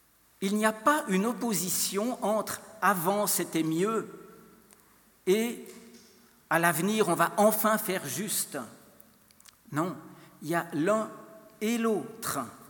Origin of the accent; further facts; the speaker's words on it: Biel/Bienne, Bern, Switzerland; je viens de Bienne.